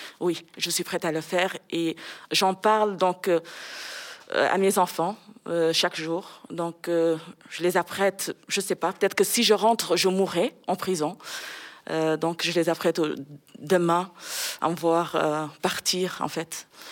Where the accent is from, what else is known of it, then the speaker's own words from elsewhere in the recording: Mauritania; now in France; c'est comme ça qu'on a quitté la Mauritanie en août 2018 pour pouvoir protéger, mettre à l'abri les filles. Heureusement qu'aujourd'hui, on a nos papiers. Moi, je compte vraiment retourner d'ici 2 ans, voire 3 ans